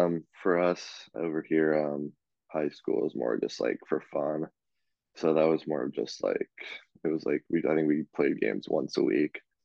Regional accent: California, United States; We're really lucky that there's only three AAA teams in California. So having one like right in my hometown was really big.

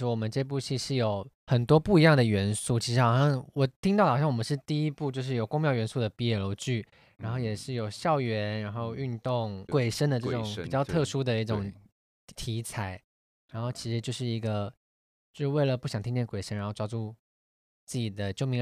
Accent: Taipei, Taiwan; 我小时候在保安宫旁边的学校长大

